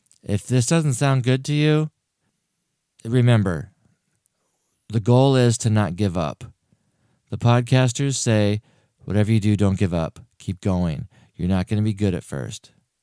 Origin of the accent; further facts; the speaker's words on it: Oregon, United States; By the way, we're from Oregon. We are in Oregon.